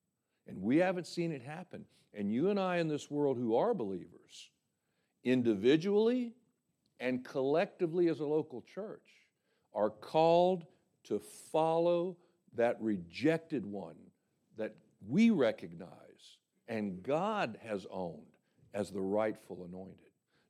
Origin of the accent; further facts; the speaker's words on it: the South, United States; But I was raised in the South, and, you know, most of us of my generation, when you were raised in the South, you were at least sent to Sunday school